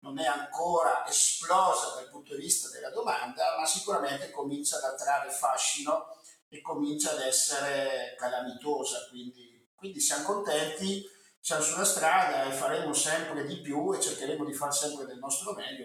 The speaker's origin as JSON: {"language": "Italian", "region": "Veneto", "country": "Italy", "said": "io sono veneto"}